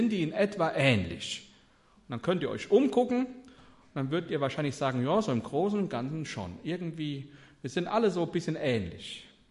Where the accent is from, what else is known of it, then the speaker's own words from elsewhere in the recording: Neunkirchen, Germany; now in Marienberg, Germany; unter dem Aufkleber steht immer noch Neunkirchen, wo ich herkomme. Mein Herz schlägt immer noch in Neunkirchen.